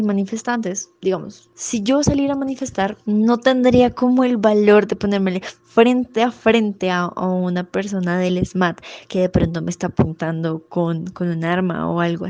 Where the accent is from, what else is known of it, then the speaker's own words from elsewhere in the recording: Colombia; lo que exigimos como colombianos